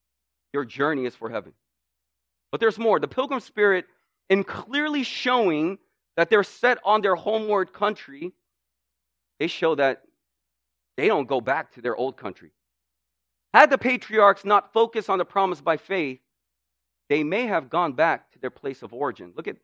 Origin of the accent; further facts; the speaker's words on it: California, United States; now in Fullerton, United States; people would know when I was in LA, I was from the Bay. From the way I talk, from the teams I rooted for, right, to my pride from being from the Bay.